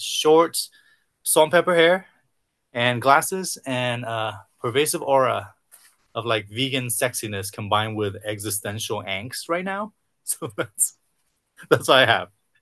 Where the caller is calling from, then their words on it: Seattle, Washington, United States; I am calling in from Seattle, which is on Duwamish and Coast Salish land.